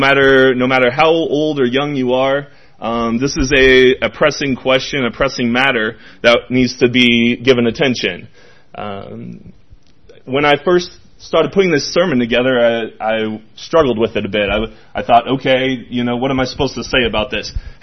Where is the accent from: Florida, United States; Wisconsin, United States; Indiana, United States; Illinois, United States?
Illinois, United States; now in Folsom, United States; I'm not originally from Folsom. I'm from Southern Illinois. I moved to California in 2014, so I've been out here for just a little over 4 years now.